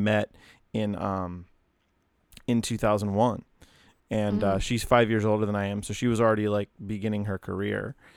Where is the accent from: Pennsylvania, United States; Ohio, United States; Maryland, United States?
Ohio, United States; Hamilton; also born or lived in Fairfield; we spent living mostly in southwestern Ohio. I was born in Hamilton. You know, lived in another suburb nearby called Fairfield, graduated high school living there